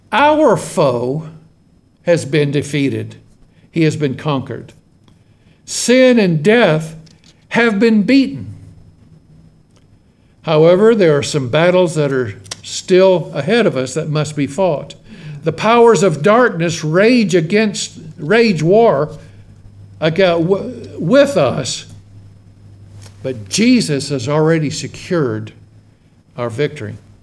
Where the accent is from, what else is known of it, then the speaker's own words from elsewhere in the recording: Shreveport, Louisiana, United States; you know we're from Louisiana